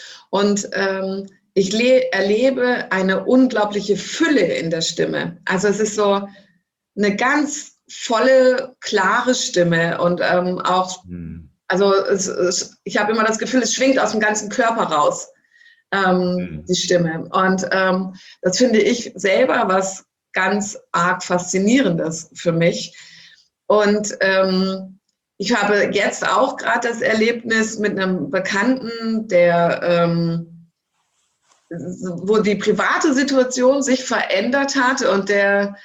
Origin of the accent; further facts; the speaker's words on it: Hanover, Lower Saxony, Germany; now in Baden-Württemberg, Germany; Also ich komme auch aus dem Norden, zwar nicht so in die Richtung wie du, aber ich komme ursprünglich aus der Ecke Hannover und bin geblieben im Ländle.